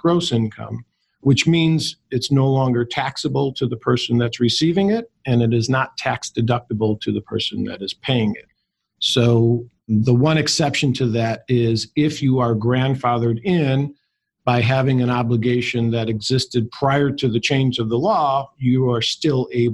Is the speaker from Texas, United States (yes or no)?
no; Chicago, Illinois, United States; I've been practicing for 20 plus years, born and raised in Chicago, still live in Chicago with my wife, Sandra, and our two children, both who are teenagers.